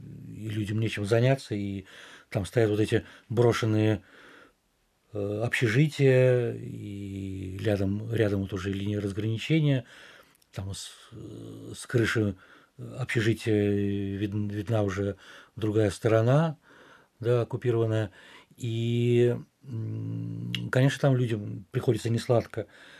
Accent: Saint Petersburg, Russia; никто не реагировал как-то особым образом, узнав, что я из России.

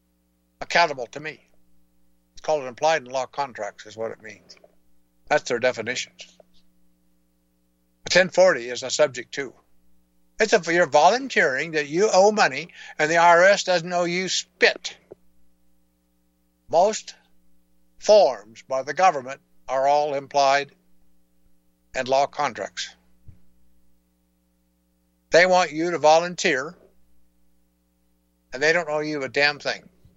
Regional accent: Kansas, United States; born there; I was born in Kansas by two citizens of Kansas.

